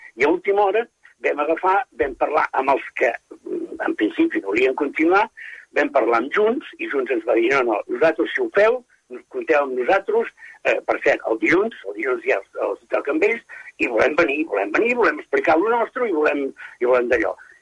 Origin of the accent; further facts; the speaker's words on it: Catalonia, Spain; com a bons catalans, pues, tendem a complicar-ho tot.